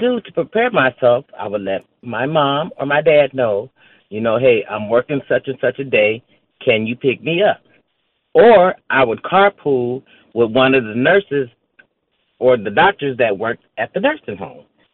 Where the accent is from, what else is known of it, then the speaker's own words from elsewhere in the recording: San Diego, California, United States; I used to take the bus too, and I'm from San Diego, California.